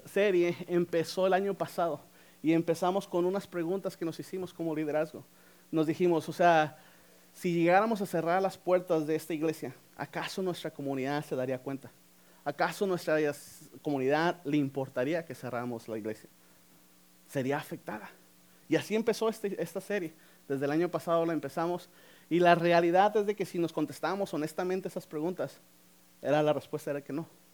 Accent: León, Guanajuato, Mexico; now in Tijuana, Mexico; Yo personalmente no soy de Tijuana, yo soy de León, Guanajuato.

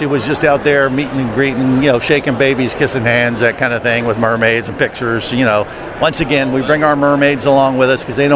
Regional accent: Florida, United States; She's from here, so I'm from Florida.

